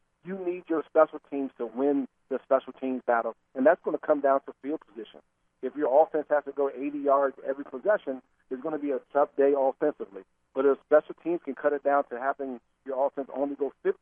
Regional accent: Washington, District of Columbia, United States; And it felt even better for me because I'm from the Washington, D.C. area. So for me, it was a homecoming of sorts.

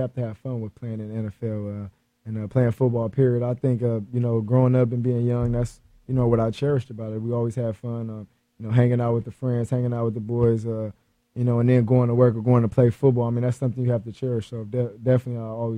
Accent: West Coast, United States; Being young, growing up in the West Coast

